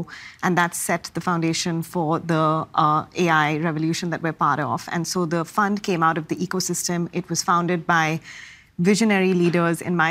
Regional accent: Mumbai, Maharashtra, India; now in United States; I was born and raised in Mumbai in India with a deep kind of curiosity

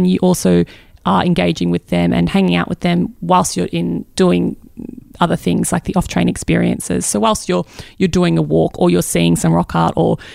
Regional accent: Perth, Western Australia, Australia; Obviously, I come from Western Australia, and Perth in Western Australia, where we don't have crocodiles that roaming around.

